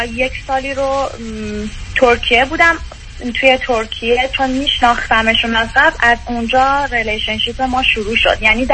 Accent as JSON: {"language": "Persian", "country": "Iran", "moved": "yes", "said": "من تقریبا 3 ساله که از ایران مهاجرت کردم."}